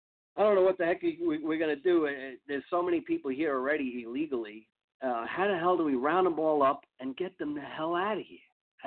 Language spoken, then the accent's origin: English; Long Island, New York, United States; And President Trump actually went out to my hometown, my home state, Long Island.